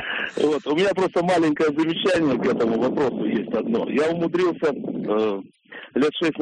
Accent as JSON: {"language": "Russian", "town": "Chelyabinsk", "region": "Chelyabinsk Oblast", "country": "Russia", "tie": "born there", "said": "Хотя я родился в Челябинске и умру, наверное, тут."}